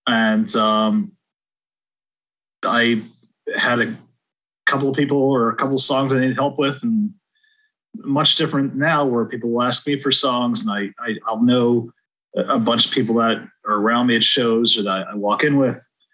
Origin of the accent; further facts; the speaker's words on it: West Hartford, Connecticut, United States; So I grew up in West Hartford, one town over